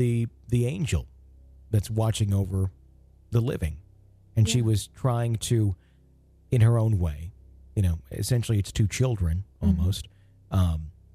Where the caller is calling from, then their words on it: Pakistan; I'm from Pakistan, living in Oman.